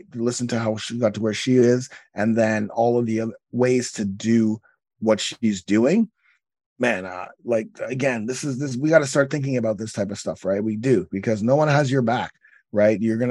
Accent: Canada; And although we're Canadian

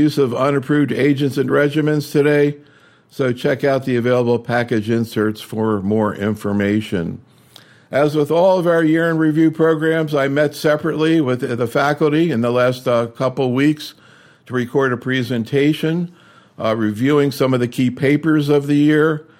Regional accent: Baltimore, Maryland, United States; in Baltimore, my hometown, Christine, incidentally

